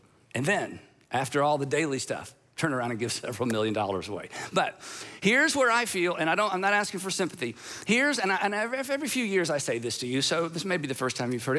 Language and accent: English; United States; yeah, but I'm an American. We don't prevent things.